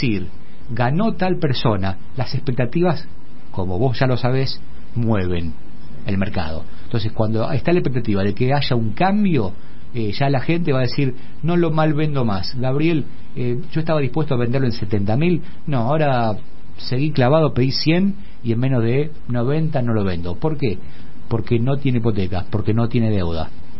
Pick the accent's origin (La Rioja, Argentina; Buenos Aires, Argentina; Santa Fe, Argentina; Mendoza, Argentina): Santa Fe, Argentina; Venado Tuerto